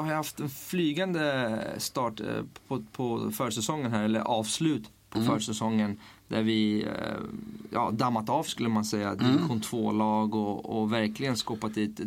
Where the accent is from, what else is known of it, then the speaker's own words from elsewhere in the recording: Haninge, Stockholm County, Sweden; Jag är uppvuxen i Haninge, moderklubb där i Haninge.